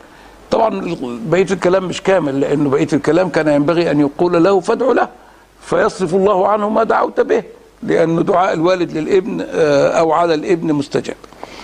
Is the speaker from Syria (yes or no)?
no; Egypt; لغاية دلوقتي عندنا في مصر السبوع